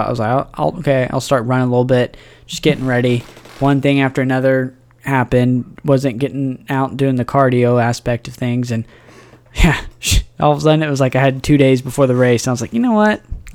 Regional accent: Oklahoma, United States; this shows that we're from Oklahoma and how unpredictable Oklahoma weather is.

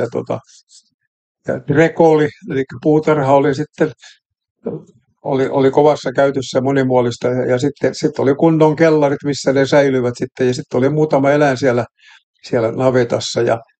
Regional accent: Lyökki, Southwest Finland, Finland; mäkin olen kotoisin Lomperin tuota Lyökistä, eli Uudenkaupungin ulkosaaristosta, joka on ihan siellä se ulkomeren partalla

